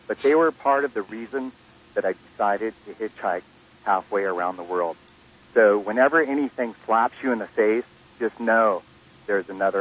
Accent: San Diego, California, United States; So before I left from my hometown of San Diego, third generation San Diegan, I was taking long bike rides.

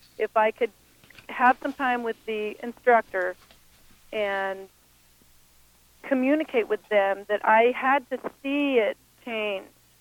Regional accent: California, United States; I grew up in Mendocino County and grew up on a small ranch

